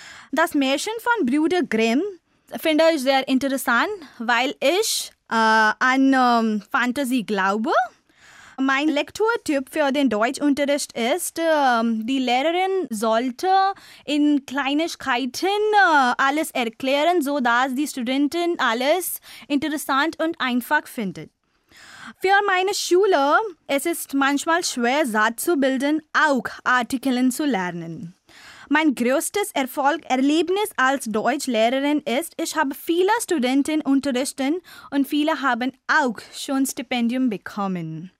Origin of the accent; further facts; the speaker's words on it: India; German is a second language; Ich komme aus Indien und ich bin im Jahr 1993 geboren.